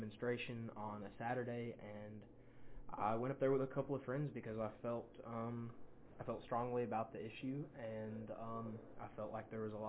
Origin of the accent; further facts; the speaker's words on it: Climax, Kentucky, United States; born there; I'm 21, and I was born in Climax, Kentucky, which is in Rockcastle County.